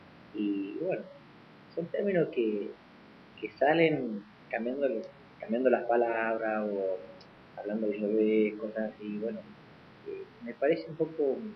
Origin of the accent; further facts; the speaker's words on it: San Juan, Argentina; accent: San Juan; es lo que es San Juanino y tenemos nuestro acento, pero prefiero yo ser así, llorón, y no ser un típico porteño imitador